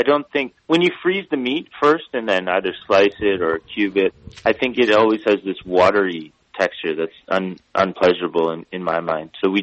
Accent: Nova Scotia, Canada; growing up in Nova Scotia, we have the good ones up there.

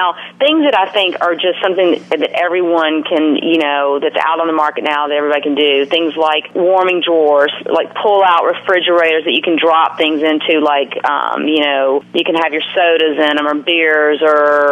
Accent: Mississippi, United States; I know when I grew up in Mississippi, when I grew up with my family and our old disposal, it was like a monster.

